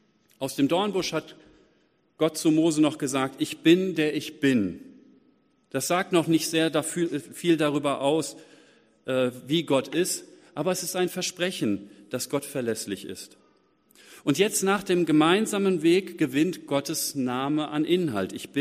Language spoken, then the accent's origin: German; Essen, North Rhine-Westphalia, Germany; in meiner Heimatstadt in Essen